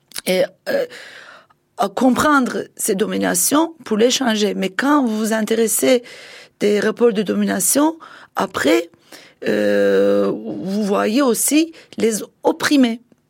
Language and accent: French; Turkey; je peux être une femme, mais je suis turque